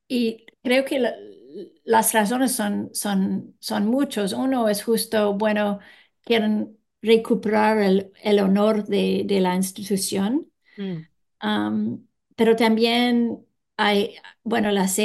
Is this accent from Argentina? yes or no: no; Canada; Spanish is a second language; now in Peru; Y esto me sorprende, como canadiense no tenemos esto.